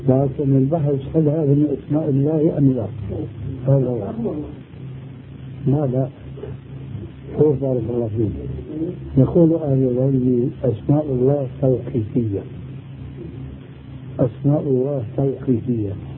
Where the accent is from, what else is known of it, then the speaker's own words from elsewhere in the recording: Syria; نحن عندنا كلمات تباهي هذه وكلها لا تجوز عندنا في سوريا